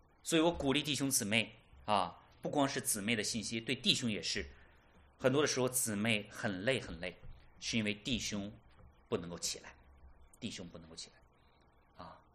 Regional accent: China; 但是我是从大陆来的，我知道大陆的姊妹女性啊，这方面真的需要

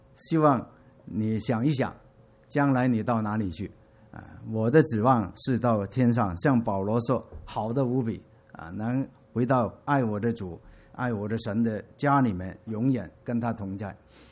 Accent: Hong Kong; 有人像我来自香港

